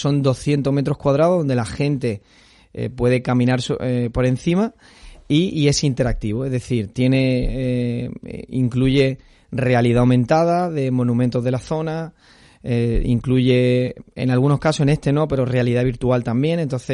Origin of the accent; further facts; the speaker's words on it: Málaga, Andalusia, Spain; yo como malagueño no conocía muchas fiestas, muchas tradiciones que tenemos